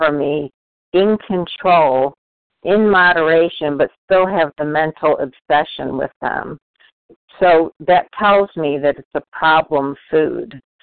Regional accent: Raleigh, North Carolina, United States; I'm from Raleigh, North Carolina.

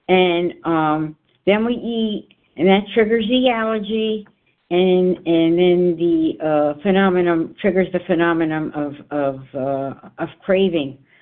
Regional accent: New Jersey, United States; I'm from New Jersey.

